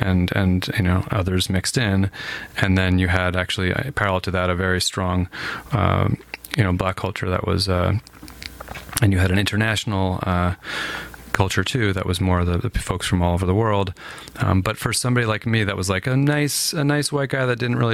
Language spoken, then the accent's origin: English; New Jersey, United States; I think where I grew up in Northeast New Jersey, Bergen County was, you know, middle and upper middle class.